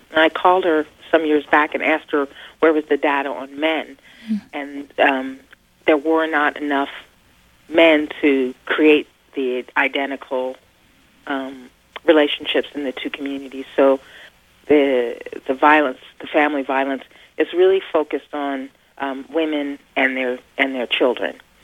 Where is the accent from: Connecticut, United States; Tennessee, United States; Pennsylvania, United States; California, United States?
Pennsylvania, United States; Philadelphia; I come from, born and raised in Philadelphia, where in many neighborhoods that's the case.